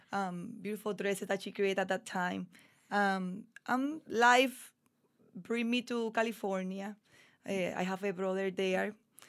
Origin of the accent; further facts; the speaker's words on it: Ciales, Puerto Rico; English is a second language; I'm originally from Ciales. I came from a family of five brothers, and I'm the younger one.